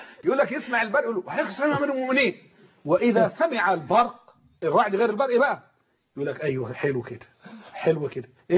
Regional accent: Egypt; بعدك حتى عندنا في مصر واحنا صغيرين ضحكوا علينا

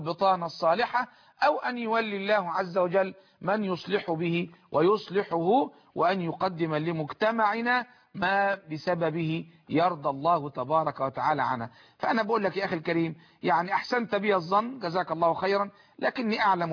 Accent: Egypt; أرى بلدي مصر بلا انحراف وبلا خطأ،

